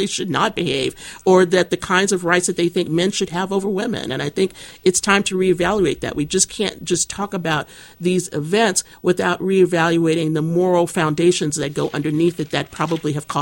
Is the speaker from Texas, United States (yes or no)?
yes; Texas, United States; I mean, we just had some people I'm from Texas.